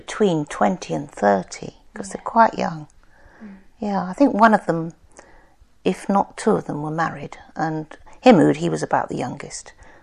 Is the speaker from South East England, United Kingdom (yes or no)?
yes; Thames Ditton, South East England, United Kingdom; born there; I was born in Thames Ditton in Surrey.